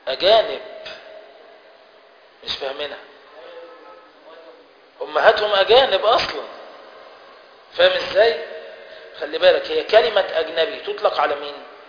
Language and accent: Arabic; Egypt; بس هي تعتبر بالنسبة لنا كمصريين ايه؟ يطلق عليها اجنبية.